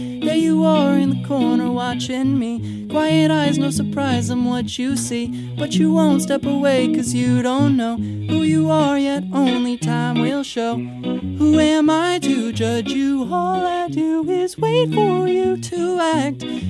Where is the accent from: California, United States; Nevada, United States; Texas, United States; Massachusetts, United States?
Massachusetts, United States; Dedham; also born or lived in Westwood; So, I grew up in the suburbs outside of Boston. I grew up in Dedham and Westwood.